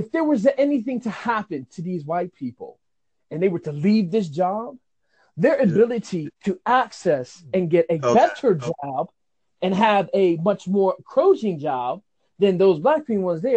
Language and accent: English; New York City, New York, United States; accent: East Coast; Yeah, I'm from the Bronx.